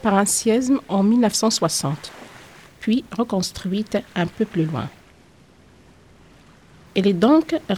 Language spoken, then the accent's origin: French; Agadir, Souss-Massa, Morocco; je suis marocaine d'origine berbère. Et quand j'étais petite, j'habitais dans une ville touristique qui se trouve au sud du Maroc, qui est connue pour ses belles plages. C'est la ville d'Agadir, la plus importante du sud du Maroc.